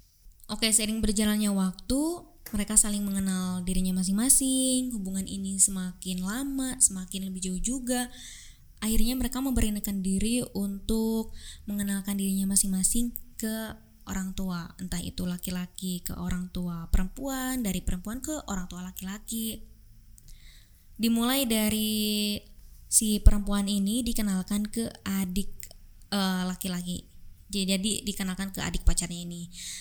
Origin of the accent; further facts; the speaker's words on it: West Java, Indonesia; karena aku orang Sunda ya.